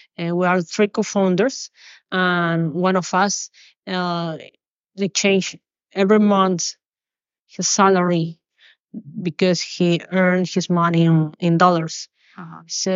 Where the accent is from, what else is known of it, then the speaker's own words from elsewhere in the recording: Peru; English is a second language; So we are Mateo from Spain, Matias from Argentina, and me from Peru.